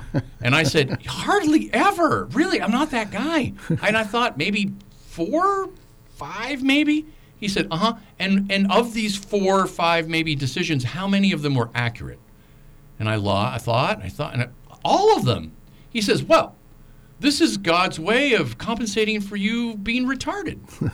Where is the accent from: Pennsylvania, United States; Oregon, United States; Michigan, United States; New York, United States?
Oregon, United States; also born or lived in California; I'm from, born in California, but grew up in Oregon, near Portland, in a little town called Westland, part of the little area of Willamette.